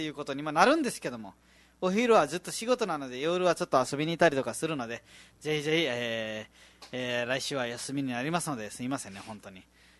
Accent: Dang, Lumbini Province, Nepal; Japanese is a second language; 自分たちもネパールのダング出身だから、ダングのことわかるけど

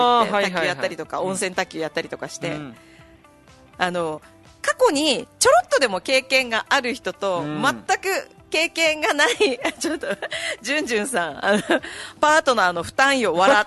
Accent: Hakodate, Hokkaido, Japan; 私は北海道の函館出身なんですけれども、はい、道南地区、この北海道の南部地区

